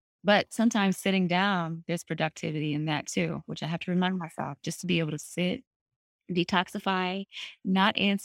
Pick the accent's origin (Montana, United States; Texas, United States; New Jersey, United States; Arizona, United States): New Jersey, United States; I'm a girl from Jersey